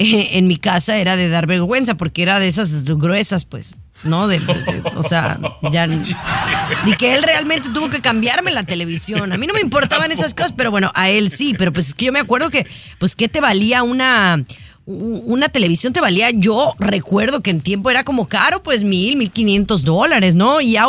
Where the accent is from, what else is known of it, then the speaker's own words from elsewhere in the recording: Mexico; nosotros como mexicanos